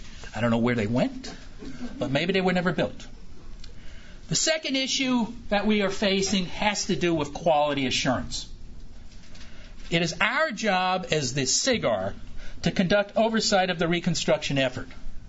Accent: Ohio, United States; now in Washington, United States; Now, I've been in Washington for 30-some years, but I came from Ohio, and maybe I keep this Midwestern approach to issues

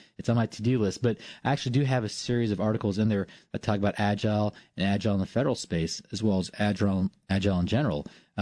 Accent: Virginia, United States; also born or lived in Taiwan / Canada; Well, I was born in Taiwan and had a few years in Canada, but kind of identify myself as Virginia.

